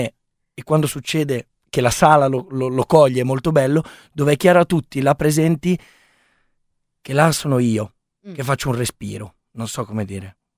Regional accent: Milan, Lombardy, Italy; io vengo dalla Barona, quindi sono, in quanto ragazzo della Barona

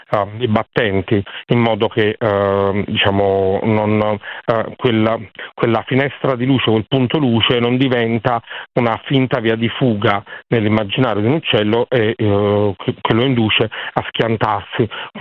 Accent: Naples, Campania, Italy; se devo passeggiare per la periferia di Napoli, perché sono napoletano

